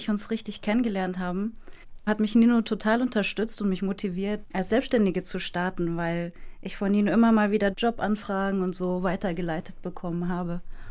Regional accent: Baden-Württemberg, Germany; Also ich bin ja in Baden-Württemberg groß geworden

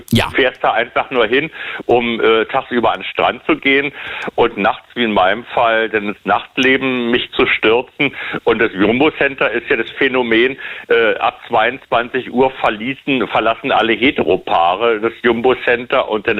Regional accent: West Berlin, Berlin, Germany; born there; Naja, also ich bin ja gebürtiger Westberliner

